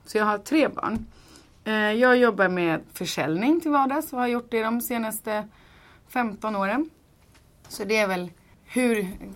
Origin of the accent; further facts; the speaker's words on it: Ingarö, Stockholm County, Sweden; also born or lived in Nacka; now in Tyresö, Sweden; jag är född faktiskt på Ingarö och uppvuxen på Ingarö och i Nacka. Jag flyttade till Tyresö 2008.